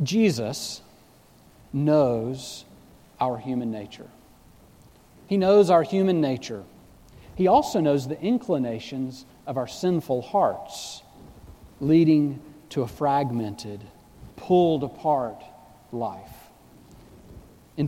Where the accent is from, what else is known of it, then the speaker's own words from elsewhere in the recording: the South, United States; I grew up in the South, and I knew there were certain things you just don't talk about.